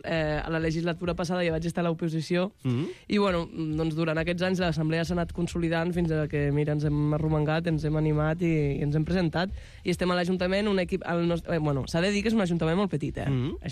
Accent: Catalonia, Spain; jo he après a llegir, a escriure, a parlar en aranès, és la meva llengua, no? Mm-hmm. La meva llengua materna és el català, però ma mare parla català, ella és de Vilanova i la Geltrú, un pare és aranès.

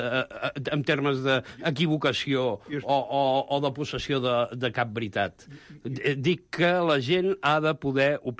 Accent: Martorell, Catalonia, Spain; jo em trobo gent al meu poble, a Martorell

